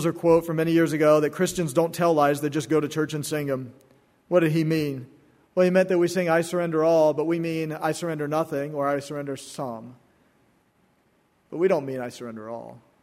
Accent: South Carolina, United States; and I was from South Carolina, and it made me feel right at home

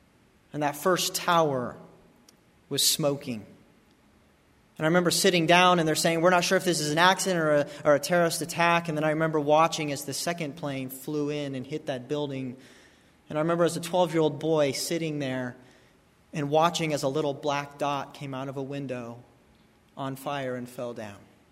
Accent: Colorado, United States; Now, I grew up in Colorado, so I didn't hear that much. Then I moved to the South

